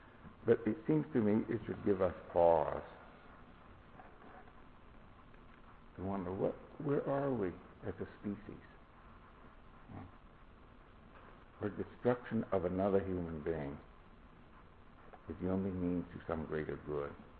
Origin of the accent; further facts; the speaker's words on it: United States; I grew up in the States, of course